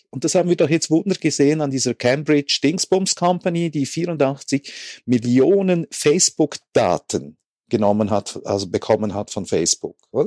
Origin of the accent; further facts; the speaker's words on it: Switzerland; Typisches Beispiel, das wir ja dauernd als Schweizer von den Deutschen hören